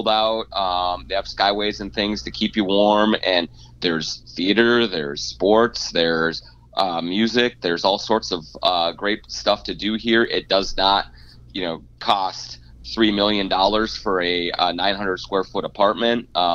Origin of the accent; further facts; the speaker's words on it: Minneapolis, Minnesota, United States; I mean, I'm a native from here, as everyone will be able to tell from my accent. But, you know, people have this picture of Minneapolis as Hoth from Star Wars